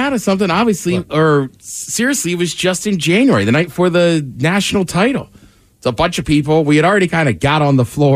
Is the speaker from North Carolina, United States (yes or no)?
no; Seattle, Washington, United States; We're like, oh, we're from Seattle.